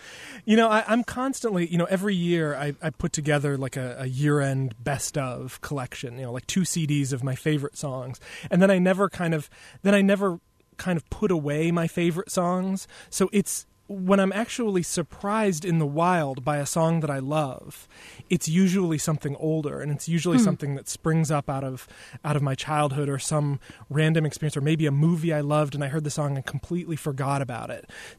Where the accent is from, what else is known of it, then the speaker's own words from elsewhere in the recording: Iola, Wisconsin, United States; I grew up in Iola, Wisconsin, and I did a paper route delivering the Appleton Post Crescent